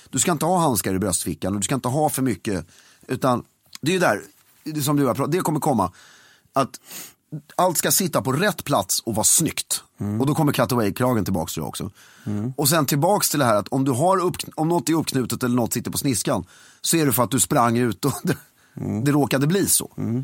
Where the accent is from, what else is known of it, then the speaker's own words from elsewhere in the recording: Sweden; Men jag skulle säga att jag älskar, som svensk, du vet, allt ska vara lagom.